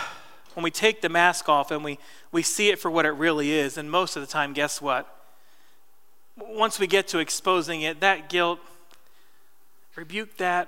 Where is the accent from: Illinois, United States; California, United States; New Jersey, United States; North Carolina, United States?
New Jersey, United States; Growing up in New Jersey, there was this, we called it the Christian corn maze, but it wasn't.